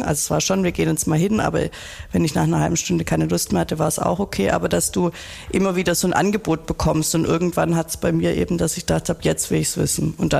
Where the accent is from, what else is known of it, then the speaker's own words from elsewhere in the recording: Eichtal, Baden-Württemberg, Germany; also born or lived in Filderstadt; ich bin in Filderstadt geboren, aufgewachsen in Eichtal, das ist noch kleiner, ist aber so mit dem Auto 20, 25 Minuten von Stuttgart weg.